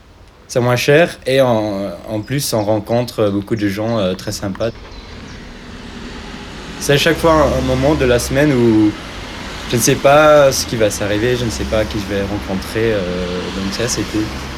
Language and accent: French; Flanders, Belgium; je viens du Limbourg.